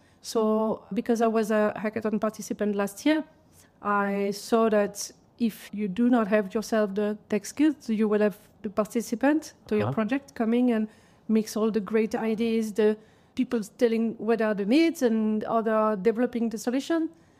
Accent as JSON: {"language": "English", "region": "Geneva", "country": "Switzerland", "second_language": "English", "said": "I'm from Geneva, French-speaking part of Switzerland."}